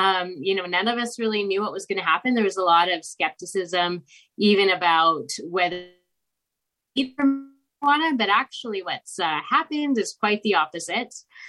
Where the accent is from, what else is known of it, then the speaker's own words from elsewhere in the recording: Canada; Yes, I'm from Canada, so I'm a family physician here.